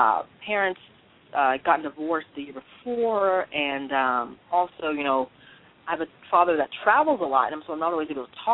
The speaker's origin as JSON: {"language": "English", "town": "Houston", "region": "Texas", "country": "United States", "tie": "born or raised there", "said": "I was born and raised in Houston, Texas. I'm an American through and through."}